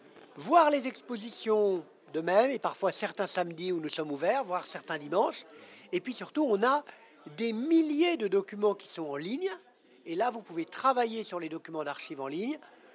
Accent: Lyon, Auvergne-Rhône-Alpes, France; Et il se trouve que moi, je suis lyonnais. Et quand vous êtes lyonnais

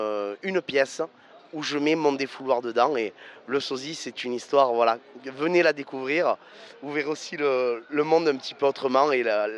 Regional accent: Arles, Provence-Alpes-Côte d'Azur, France; born there; accent: Provençal; je suis né à Arles, je suis un Provençal, et j'ai jamais voulu enlever mon accent, parce que ça fait partie de moi

